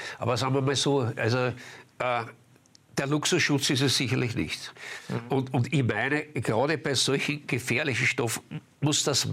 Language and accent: German; Vienna, Austria; Also ich brauche jetzt als Wiener nicht einen Schutzanzug für Brückel, das ist schon klar.